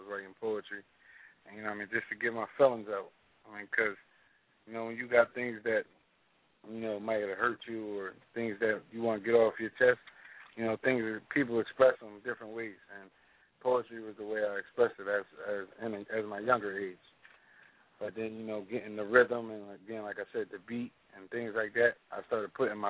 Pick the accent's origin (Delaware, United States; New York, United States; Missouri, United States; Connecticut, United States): Delaware, United States; Newark; also born or lived in New Jersey; I was raised in New Jersey. I was born in New Jersey, I'm sorry. Raised in Newark, Delaware.